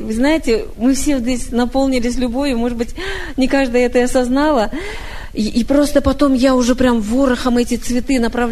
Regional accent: Kazakhstan; Я из Казахстана.

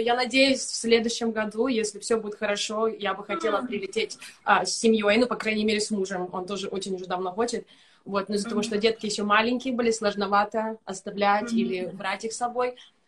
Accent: Kramatorsk, Donetsk Oblast, Ukraine; когда еще будучи на Украине, я сама из Донецкой области, город Краматорск.

